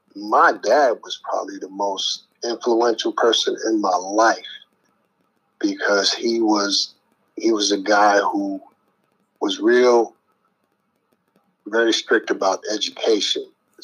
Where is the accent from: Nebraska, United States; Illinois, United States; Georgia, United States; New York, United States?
New York, United States; But I pretty much was born and raised in New York, learned a lot, you know, was the foundation for me being who I am to this day. So New York is great.